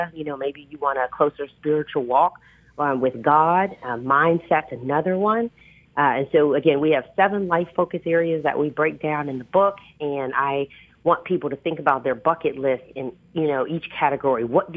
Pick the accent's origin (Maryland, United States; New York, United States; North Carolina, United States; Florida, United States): Maryland, United States; I grew up in Prince George's County, and I am a huge fan